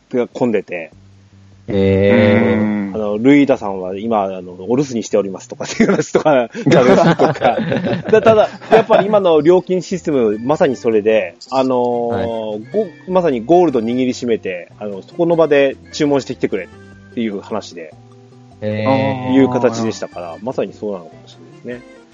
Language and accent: Japanese; Yamagata, Japan; 私、山形ですけど